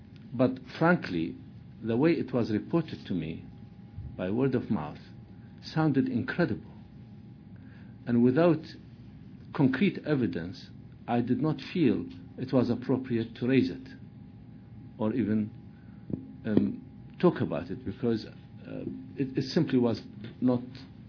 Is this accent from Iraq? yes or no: yes; Haditha, Al Anbar, Iraq; also born or lived in Baghdad; Now, I am from Haditha, as it happens. My father was born in Haditha. Although I myself was born in Baghdad, I used to spend my summer holidays in Haditha with my extended family.